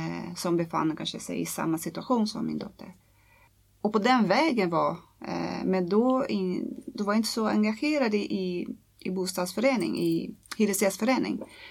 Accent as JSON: {"language": "Swedish", "country": "Brazil", "tie": "born or raised there", "lives_now": "Sweden", "said": "Men vad jag kommer ifrån är 10 gånger värre än Graningsringen, där jag är uppväxt i Brasilien."}